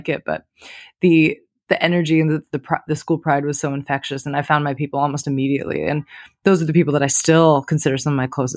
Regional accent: Singapore; now in United States; But I'm from Singapore. My mom and my birth dad are both from there.

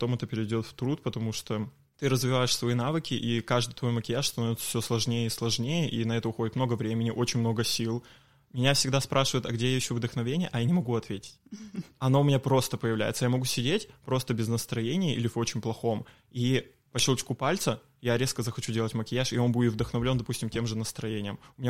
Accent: Solikamsk, Perm Krai, Russia; now in Yekaterinburg, Russia; Я вообще родом из Соликамска, потом жил в Перми, и в Перми как раз начал этим заниматься, и затем я уже переехал сюда

